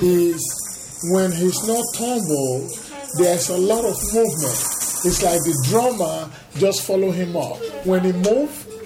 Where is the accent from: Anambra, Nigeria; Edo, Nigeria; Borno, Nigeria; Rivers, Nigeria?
Edo, Nigeria; I'm from Ishan, which is from Benin Kingdom in Nigeria.